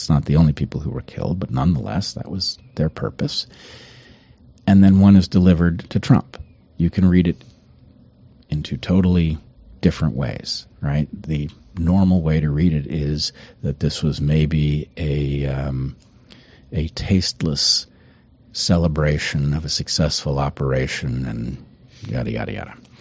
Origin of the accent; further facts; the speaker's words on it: United States; I'm an American. I don't owe any allegiance to Benjamin Netanyahu.